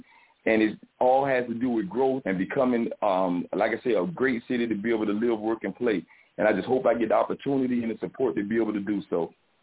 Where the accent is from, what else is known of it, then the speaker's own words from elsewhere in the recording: Riviera Beach, Florida, United States; City Council District 5 in the city of Riviera Beach is to help assist and contribute in making my hometown city the best